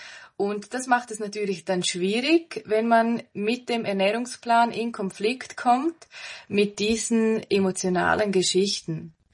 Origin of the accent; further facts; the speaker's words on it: Switzerland; wie du schon erwähnt hast. Ich komme aus der Schweiz, wahrscheinlich hört man das. Ich wohne im schönen Graubünden, mitten in den Bergen